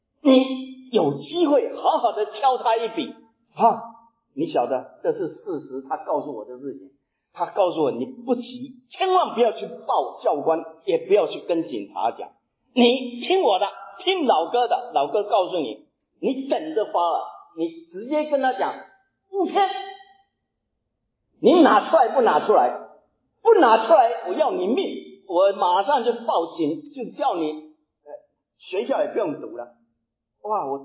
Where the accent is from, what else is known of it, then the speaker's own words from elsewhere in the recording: Taiwan; 我是台湾来的，在台湾的时候，我们进了大学，